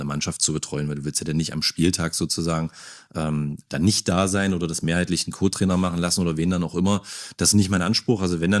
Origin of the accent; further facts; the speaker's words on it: Magdeburg, Saxony-Anhalt, Germany; also born or lived in Jerichower Land; Ich bin Magdeburger Jung. Ich war zwischenzeitlich mal im Jerichoer Land stationiert, weil meine Eltern in den 90er Jahren, wie so viele, auf die Idee gekommen sind, so ein bisschen in die Vorstadt zu ziehen, aufs Land zu ziehen.